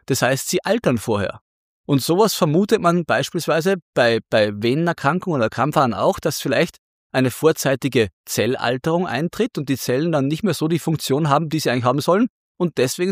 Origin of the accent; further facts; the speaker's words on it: Upper Austria, Austria; Als gebürtiger Oberösterreicher und Mühlviertler